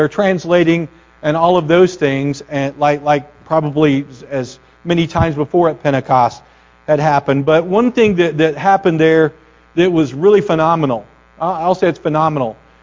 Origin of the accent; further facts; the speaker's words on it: Arkansas, United States; And I can say that because I'm from there. So he wasn't very nice to Arkansas people. I'm from Arkansas.